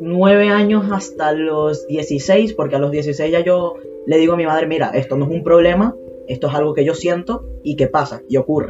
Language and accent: Spanish; Venezuela; moved away; No, hasta que no me fui de Venezuela yo no tuve apoyo de mi madre en este sentido.